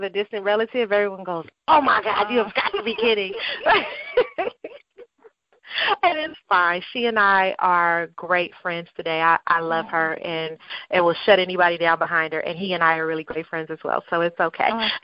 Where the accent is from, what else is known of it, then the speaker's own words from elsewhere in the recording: Compton, California, United States; I grew up in Compton, California, and I am one of three siblings.